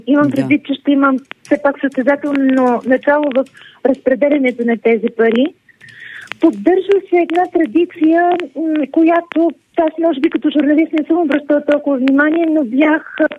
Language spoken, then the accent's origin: Bulgarian; Burgas Province, Bulgaria; съм от Бургаски регион, където туризъм е сакрална дума.